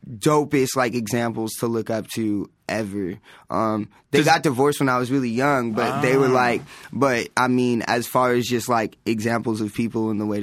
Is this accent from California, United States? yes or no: yes; La Mirada, California, United States; born there; I was born in La Mirada, so next door, basically.